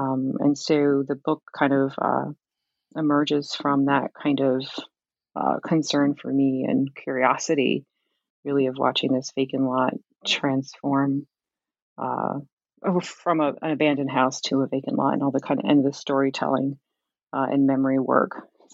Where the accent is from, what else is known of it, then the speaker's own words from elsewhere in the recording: Camden, New Jersey, United States; So I'm from Camden, New Jersey.